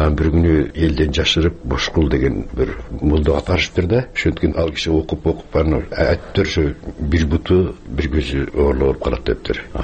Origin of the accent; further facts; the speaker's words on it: Tokmok, Chuy Region, Kyrgyzstan; Полонезди мен мектепте окуп жүргөндө уккам, ошо Токмок шаарында анда репродуктор бар болчу, радио ырдап турчу.